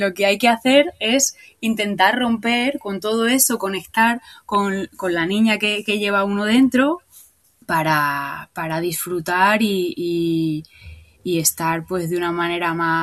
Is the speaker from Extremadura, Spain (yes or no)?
yes; Extremadura, Spain; yo he estado haciéndolo en otras ciudades donde yo he vivido, pero llevo un tiempo viviendo en Extremadura, que es mi tierra